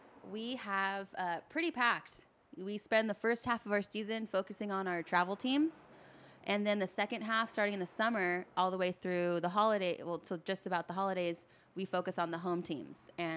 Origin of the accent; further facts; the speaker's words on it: California, United States; now in Long Beach, United States; I live in Long Beach now and on the shop here, but I'm from the South Bay, so... I'm from, like, the harbor area, you know?